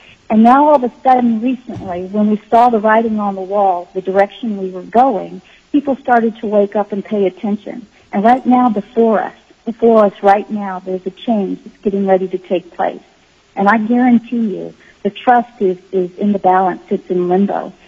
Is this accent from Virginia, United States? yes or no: no; Deltana, Alaska, United States; I'm from Deltana, members of the committee.